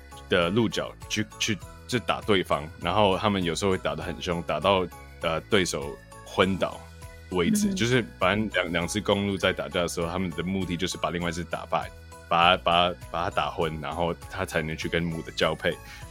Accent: Taipei, Taiwan; 然后我是在台北长大的，我在都市环境长大

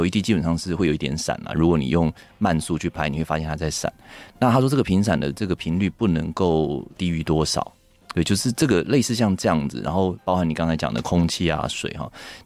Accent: Taiwan; 我们台湾人太爱健康了

